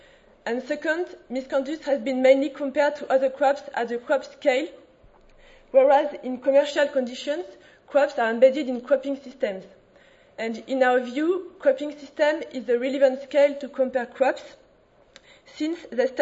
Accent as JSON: {"language": "English", "country": "France", "second_language": "English", "said": "I am also from France"}